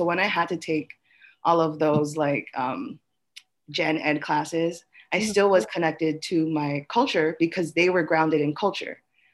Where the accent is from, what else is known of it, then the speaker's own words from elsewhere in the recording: Hawaii, United States; Like, I grew up in Oahu. I grew up in, like, the housing.